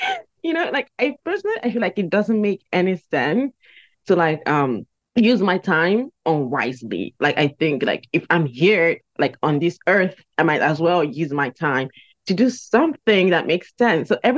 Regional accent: Nigeria; now in Dubai, United Arab Emirates; I came from Nigeria all the way to Dubai here

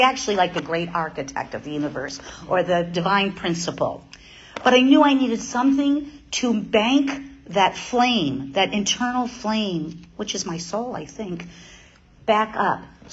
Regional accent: Massachusetts, United States; I'm a food addict, and I am from Massachusetts.

